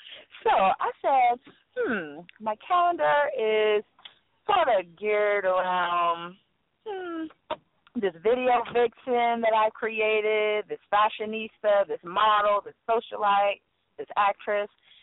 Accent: South Carolina, United States; He has South Carolina on lock. That's my, you know, my home state.

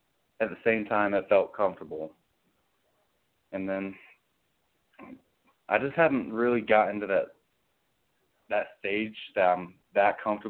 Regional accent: Florida, United States; I grew up in Florida.

